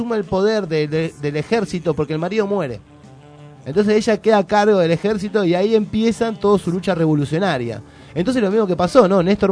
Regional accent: Argentina; yo no me considero ni Come Chingón, ni no, ni Sarabiñón, ni Mapuche, nada, pero creo que si soy argentino, somos argentinos

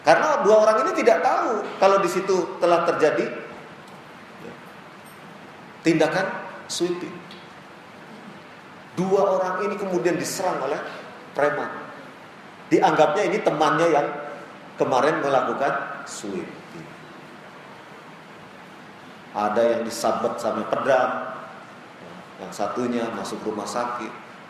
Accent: Surakarta, Central Java, Indonesia; saya kan berasal dari Solo ini bapak-bapak, Solo Jawa Tengah.

